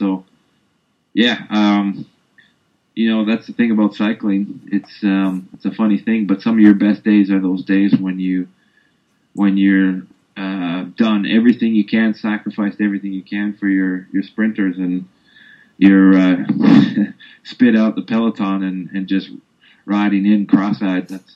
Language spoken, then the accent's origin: English; Canada; being a Canadian